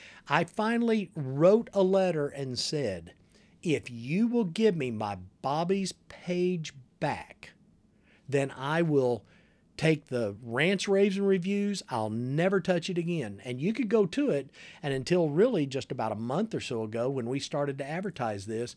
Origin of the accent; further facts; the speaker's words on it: United States; But what I am is an American, and I've got a voice, and I want to be heard.